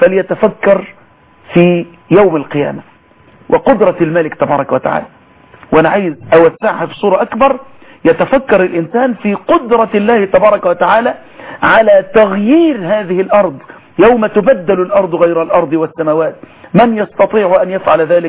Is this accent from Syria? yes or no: no; Mansoura, Dakahlia, Egypt; في مركز الجهاز العظمي عندنا في المنصورة